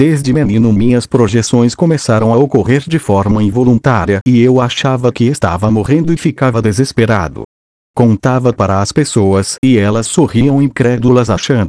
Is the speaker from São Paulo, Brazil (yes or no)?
no; Jaguapitã, Paraná, Brazil; born there; sou brasileiro, filho e neto de imigrantes espanhóis, nasci na cidade de Jaguapitã, estado do Paraná